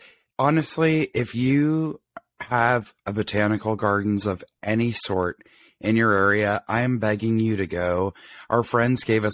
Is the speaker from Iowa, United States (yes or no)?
no; Atlanta, Georgia, United States; I know we have a spectacular one in my hometown of Atlanta that is beyond belief.